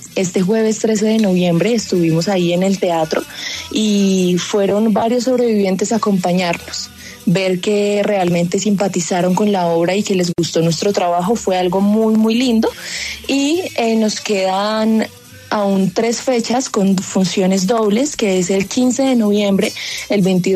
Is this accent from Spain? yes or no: no; Colombia; nos invitan a reflexionar sobre nuestras costumbres como colombianos